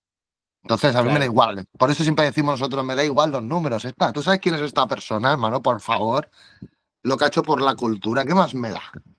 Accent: Canovelles, Catalonia, Spain; El cuarto al lado de Canovellas, que es mi pueblo.

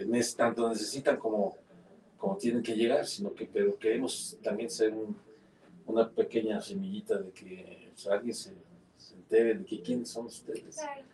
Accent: Huamantla, Tlaxcala, Mexico; Yo soy aquí de Guamantla

